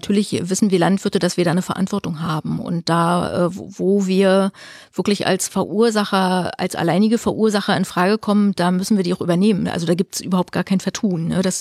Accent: East Germany, Germany; das ist von der Flächenausstattung für uns als Ostdeutsche jetzt nicht ungewöhnlich.

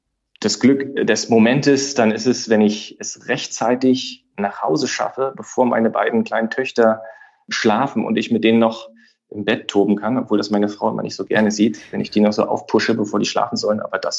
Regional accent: East Germany, Germany; Ich komme aus dem Osten sozusagen des Landes, ehemaligen Osten aus der DDR, habe da noch einen Teil meiner Jugend verbracht

